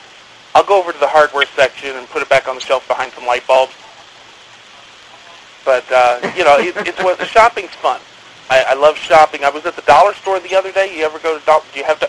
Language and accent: English; Iowa, United States; now in Sterling, United States; It's by Chicago. I'm originally from Iowa.